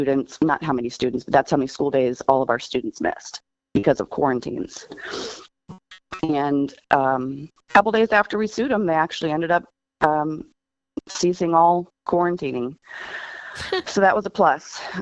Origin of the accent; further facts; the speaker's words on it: Wentzville, Missouri, United States; also born or lived in Virginia Beach, Virginia; I grew up here in Wentzville, Missouri, went to Wentzville School District when it was still, I say it was a one-horse town compared to what it is now.